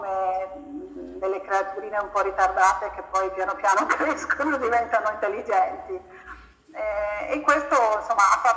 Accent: Bologna, Emilia-Romagna, Italy; Ecco, non ho altro da dire, sono bolognese.

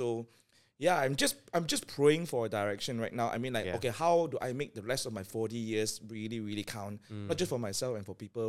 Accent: Sabah, Malaysia; So I grew up in Sabah, and I grew up in a non-believing family, obviously.

